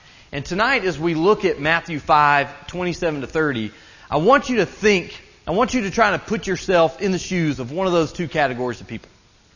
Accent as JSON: {"language": "English", "town": "Leeds", "region": "Yorkshire and the Humber", "country": "United Kingdom", "said": "I'm from Leeds."}